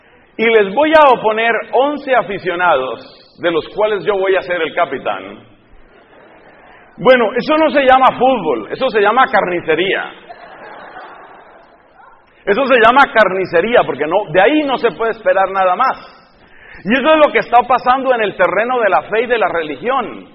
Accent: Colombia; en mi país, Colombia

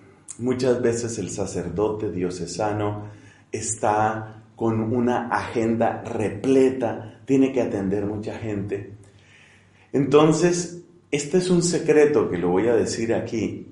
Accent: Colombia; Nosotros en mi país, allá en Colombia

